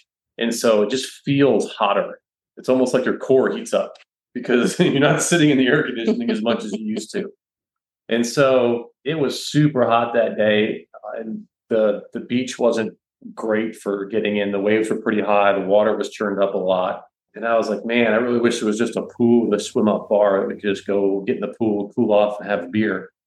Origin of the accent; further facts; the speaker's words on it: Atlanta, Georgia, United States; And we're from Atlanta, so we're used to kind of humidity.